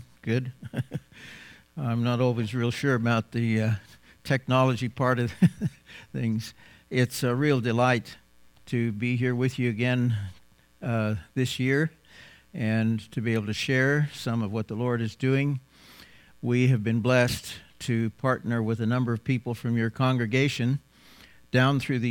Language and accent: English; United States; accent: American; And they heard my American accent, and they'd all gather around me, and they'd say, oh, go on, speak a little bit.